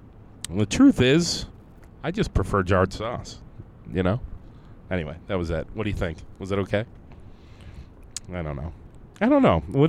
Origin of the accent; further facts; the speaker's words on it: Conneaut, Ohio, United States; I wanted to be a hot commodity in my hometown when I got home to Conneaut, Ohio.